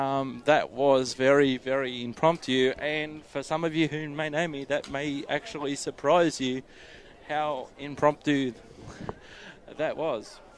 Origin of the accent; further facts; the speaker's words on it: Sydney, New South Wales, Australia; accent: Australian; Don't worry about the Australian accent. It's all good.